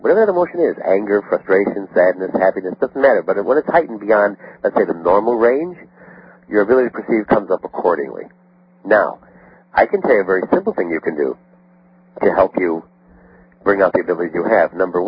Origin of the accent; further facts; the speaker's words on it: Chicago, Illinois, United States; I grew up in the Chicago area. Actually, I grew up in the city of Chicago in a little Italian neighborhood in Chicago called the Taylor Street area.